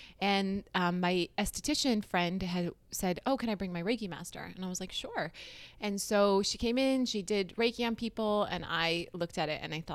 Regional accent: North Dakota, United States; And I grew up in North Dakota. I would say I grew up in a very loving, somewhat contained, sheltered life.

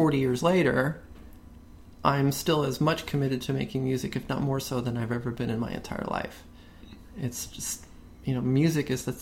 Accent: New York City, New York, United States; So whenever we had a pretty tight family, I grew up in New York City, and we'd go for Christmas or we'd go for other events, and there'd be acoustic guitars.

